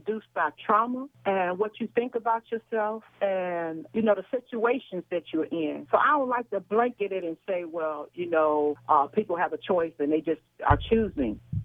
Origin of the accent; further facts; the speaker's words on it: Cleveland, Ohio, United States; In Cleveland. I'm from Cleveland, Ohio.